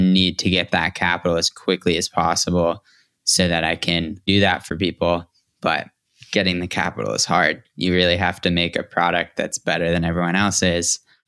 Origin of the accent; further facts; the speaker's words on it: Massachusetts, United States; born there; The way I look at it is I was born in Massachusetts, which happened to be the number one educated state in the richest country in the history of humankind.